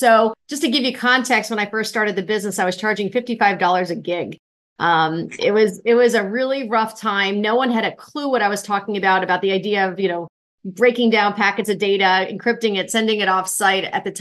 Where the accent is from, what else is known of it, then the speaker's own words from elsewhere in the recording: Florida, United States; So, growing up, I grew up in Central Florida, and I've always known since probably the age of 8 that I wanted to be an entrepreneur.